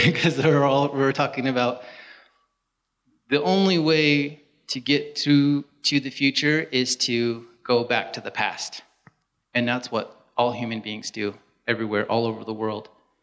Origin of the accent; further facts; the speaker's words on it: Utah, United States; I'm Navajo and Hopi. I'm from San Juan. I grew up here. I have relatives all up and down from Utah border out there by Monument Valley